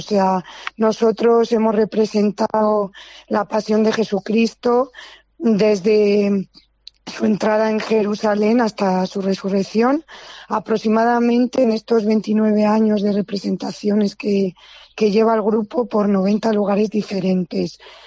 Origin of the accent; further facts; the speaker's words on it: Castile and León, Spain; y yo en concreto soy del Umbrales.